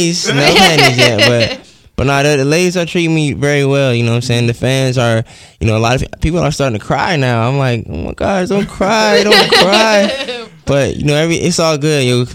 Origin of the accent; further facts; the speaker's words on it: Fort Lauderdale, Florida, United States; I'm from Fort Lauderdale, Florida.